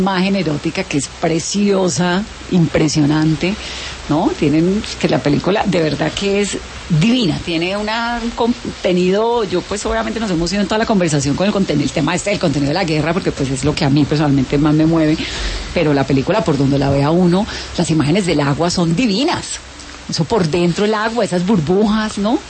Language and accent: Spanish; Cali, Valle del Cauca, Colombia; Por favor, yo soy caleña, necesito saber.